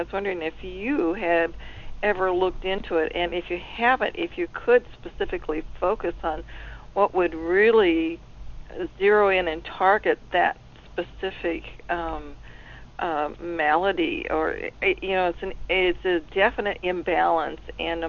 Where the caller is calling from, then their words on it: Washington, United States; I'm calling from Washington State.